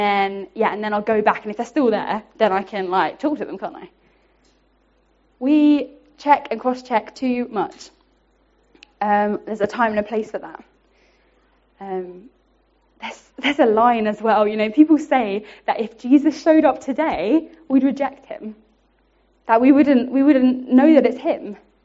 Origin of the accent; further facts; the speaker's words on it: England, United Kingdom; I think us as English people and humans, but especially the English, we check and cross-check and make sure everything's okay before we do anything